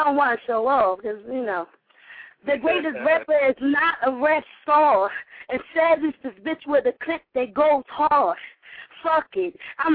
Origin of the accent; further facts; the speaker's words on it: Philadelphia, Pennsylvania, United States; Oh, no, I'm not from New York. Everybody's still from New York. This is all Philly.